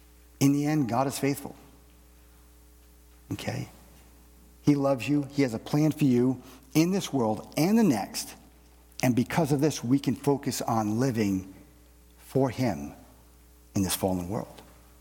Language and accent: English; Massachusetts, United States; we grew up in Massachusetts, a lot of Portuguese there.